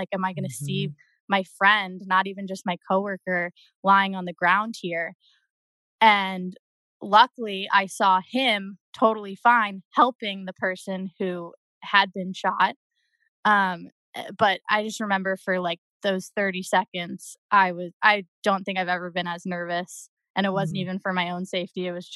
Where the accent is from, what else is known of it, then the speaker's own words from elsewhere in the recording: New York, United States; I didn't do anything because I'm from New York. Like, I am not a gun person.